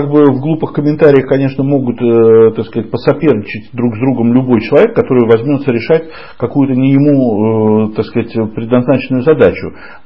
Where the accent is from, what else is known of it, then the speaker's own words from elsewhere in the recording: Moscow, Russia; как жителю Москвы, как коренному москвичу